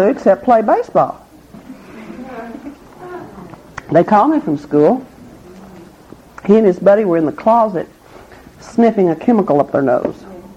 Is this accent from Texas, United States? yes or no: yes; Lubbock, Texas, United States; And I was over in Oklahoma, and I went back to Lubbock, my hometown, for a convention 5.5 years ago.